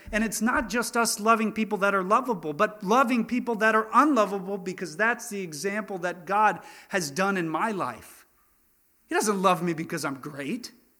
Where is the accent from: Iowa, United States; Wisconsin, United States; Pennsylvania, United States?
Pennsylvania, United States; Philadelphia; I come from Philadelphia.